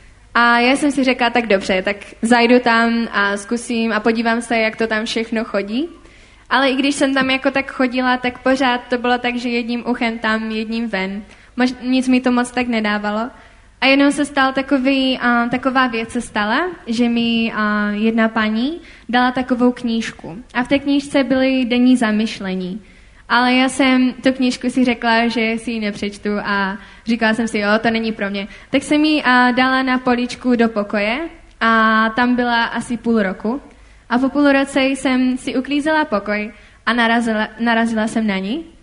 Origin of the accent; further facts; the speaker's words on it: Komorní Lhotka, Moravian-Silesian Region, Czechia; a jsem z Komorní Lhotky